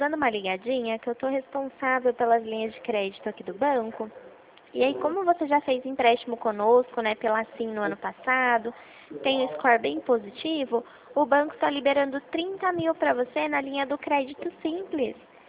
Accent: Itu, São Paulo, Brazil; eu sou da cidade de Itu, mas eu atendo toda a região.

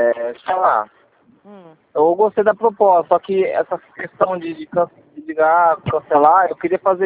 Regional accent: Pirassununga, São Paulo, Brazil; eu sou de Pirassununga

